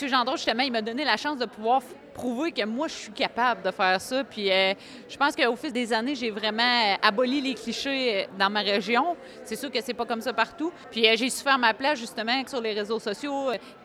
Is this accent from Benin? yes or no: no; Sainte-Florence, Quebec, Canada; Je viens de Sainte-Florence, dans la vallée de la Matapédia.